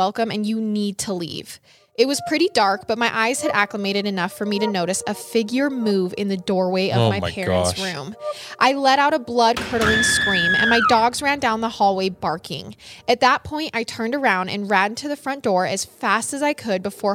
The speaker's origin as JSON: {"language": "English", "region": "Michigan", "country": "United States", "said": "Side note, I'm from Michigan, so by mid-November, it's usually really cold and the conditions can be harsh."}